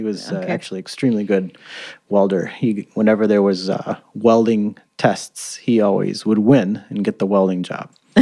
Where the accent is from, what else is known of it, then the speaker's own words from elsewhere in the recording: Mankato, Minnesota, United States; now in Minneapolis, United States; And then only moved 100 miles from Mankato up to Minneapolis. And I've been there since. Now I'm 46.